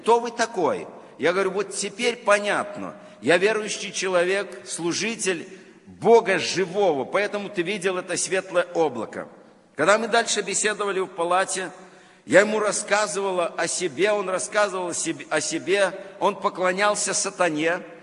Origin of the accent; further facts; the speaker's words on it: Belarus; Я ему говорю, белорус.